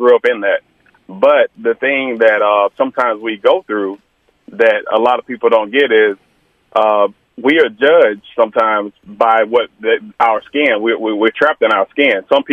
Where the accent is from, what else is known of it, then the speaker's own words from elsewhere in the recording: Atlanta, Georgia, United States; You can hear my accent. I'm originally from Atlanta. So I got grandparents and great grandparents that are still alive.